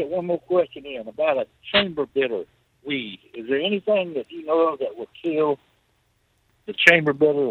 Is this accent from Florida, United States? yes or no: yes; Pensacola, Florida, United States; now in Flomaton, United States; Yeah, I'm originally from Pensacola, but we moved to Flomaton 2 years back.